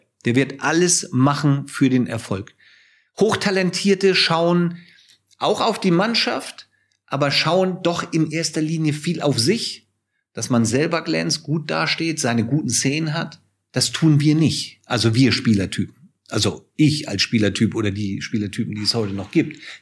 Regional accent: Hamburg, Germany; born there; Weil ich bin ja zurückgezogen nach Hamburg in meine Geburtsstadt.

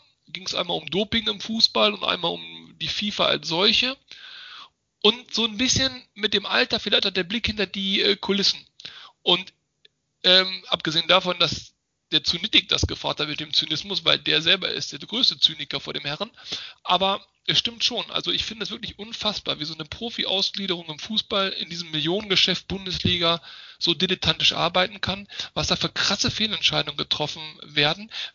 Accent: Bennigsen, Lower Saxony, Germany; also born or lived in Hanover; ich komme aus Bennigsen gebürtig, also gebürtig aus Hannover, weil da war die Klinik, aber ich meine, ich bin in Bennigsen aufgewachsen, das ist so 20, 25 Minuten weg von Hannover.

